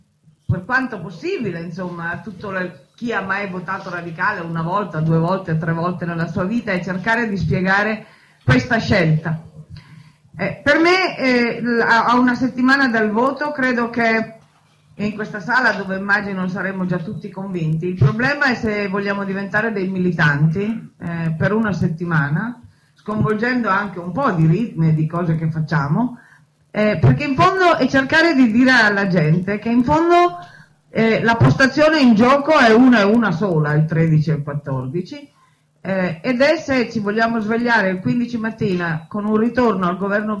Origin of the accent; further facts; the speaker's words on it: Piedmont, Italy; Io sono candidata in Piemonte, che è la mia terra, la mia origine